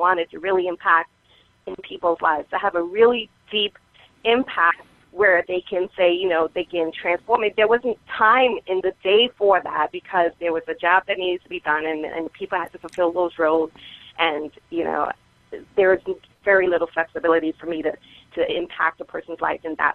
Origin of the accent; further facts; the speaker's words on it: New York City, New York, United States; I'm actually from New York City.